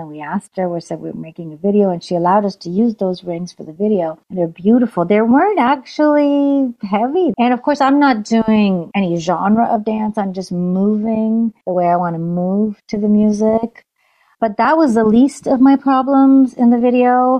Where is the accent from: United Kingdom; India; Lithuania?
India; Punjab; accent: Punjabi; I have a song called … which I sing in my Punjabi accent